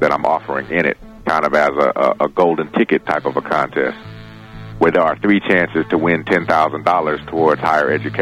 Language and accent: English; California, United States; because I'm from the Bay Area out here in California.